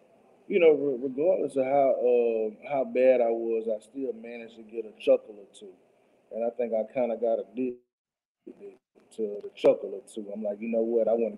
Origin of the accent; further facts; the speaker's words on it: Quincy, Florida, United States; I'm born and raised in Quincy, Florida.